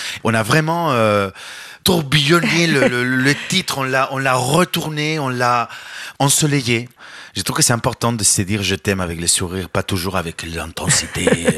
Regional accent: Alicante, Valencian Community, Spain; now in France; Non, mais évidemment que ça me manque l'Espagne, ça me manque l'ambiance

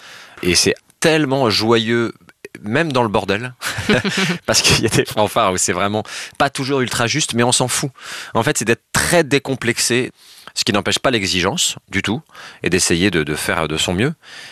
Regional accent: Poitiers, Nouvelle-Aquitaine, France; J'avais une guitare chez moi, à Poitiers, dans ma maison, et un piano dans la pièce du bas.

